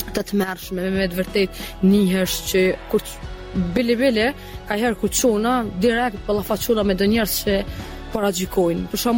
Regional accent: Drenica, Kosovo; moved away; për këtë arsye jemi largu nga vendlindja ime, so që është gjë shumë e keqe që ti mu hek, mu thy për vendlinjës tone edhe mu tërhek, so që nga një herë me kolegët e bojna lafs, a i shumë këthy na herë në Drenicë me lujt

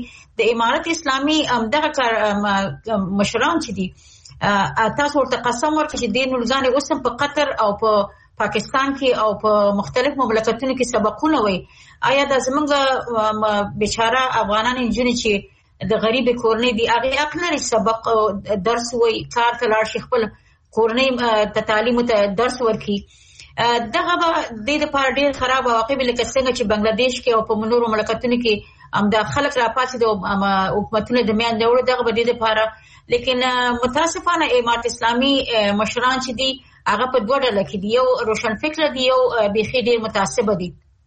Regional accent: Afghanistan; اول خو الحمدلله موږ خپل افغانان یو اسلامي جامعه لرو

